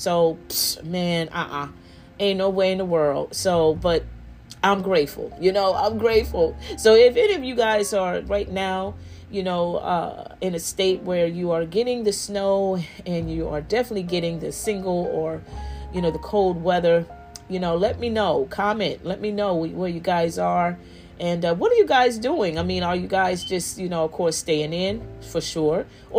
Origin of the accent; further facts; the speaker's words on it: New Jersey, United States; You know, I'm from New Jersey. So, you know, we get that kind of snow every so often. You know, as a child growing up, we got hit with snow like that, you know.